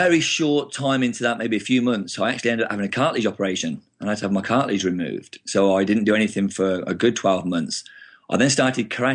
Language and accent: English; Willenhall, West Midlands, United Kingdom; I grew up in Willenhall.